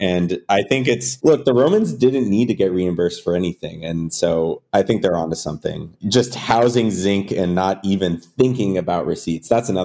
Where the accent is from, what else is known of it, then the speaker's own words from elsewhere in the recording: California, United States; Like I grew up in California and like everything in the like 90s and aughts was just like no BPA, like BPA is gonna kill you.